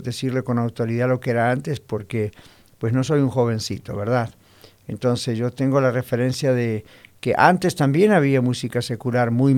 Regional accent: Argentina; now in United States; cuando éramos pequeños en mi país, en Sudamérica, específicamente en Argentina, había música secular que era la única música que en casa podíamos escuchar.

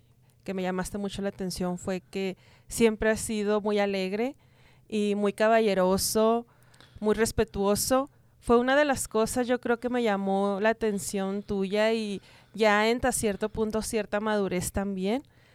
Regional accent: Zacatecas, Mexico; moved away as an adult; also born or lived in Guadalajara; yo soy de Guadalajara, nacida en Guadalajara, pero también criada en Zacatecas. Aquí me vine a los 19 años

